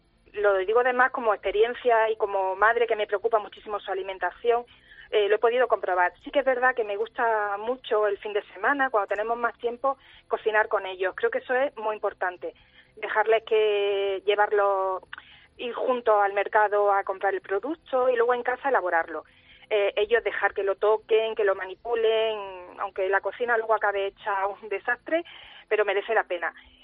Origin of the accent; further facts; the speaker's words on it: Jaén, Andalusia, Spain; yo que soy de Jaén, como os comentaba antes